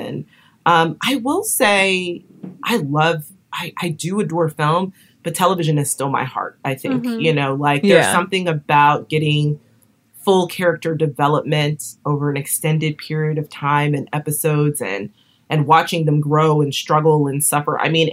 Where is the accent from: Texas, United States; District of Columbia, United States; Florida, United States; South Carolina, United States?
Texas, United States; Cause I'm from Texas and I've always been a huge fan of … Tejano music.